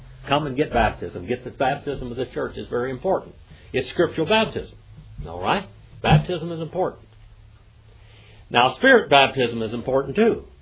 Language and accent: English; California, United States; Where are you from? I said, I'm from California. Wow, you got an accent.